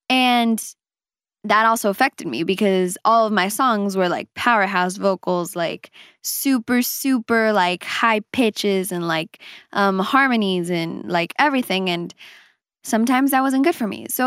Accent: Los Angeles, California, United States; born there; And I'm like, yes, I was born in Los Angeles. That's good that you know that. But like, it doesn't take from me being Mexican or not.

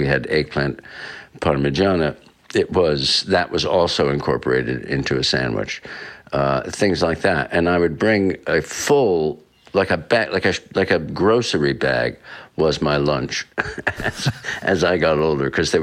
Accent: Katonah, New York, United States; Well, I grew up in Westchester County, Catona, New York, about 50 miles north of the city.

